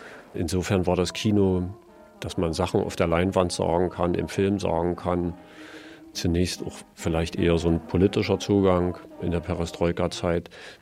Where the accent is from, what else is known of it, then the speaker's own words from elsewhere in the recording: Freiberg, Saxony, Germany; Ich komme aus Freiberg in Sachsen.